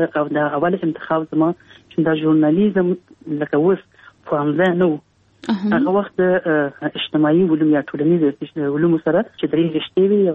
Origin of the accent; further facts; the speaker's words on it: Kabul, Afghanistan; ما زه په کابل کې پیدا یم.